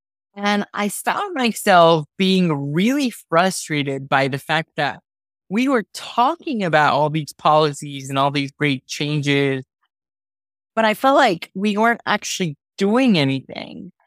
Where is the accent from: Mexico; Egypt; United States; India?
Mexico; Monterrey, Nuevo León; But I had the fortune of growing up in Monterrey, Mexico, which is a very entrepreneurial town.